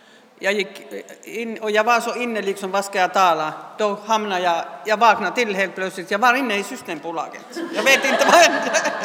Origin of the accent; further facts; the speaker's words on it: Rovaniemi, Lapland, Finland; Jag är född och uppvuxen uppe i Rovaniemi i norra Finland med mamma, pappa och två barn. Vi var två döttrar och jag och min syster som sitter här.